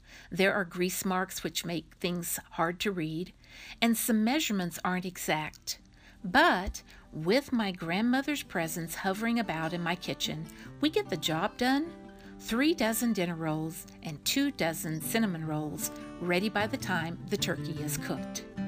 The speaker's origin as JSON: {"language": "English", "town": "Cimarron", "country": "United States", "said": "from Cimarron."}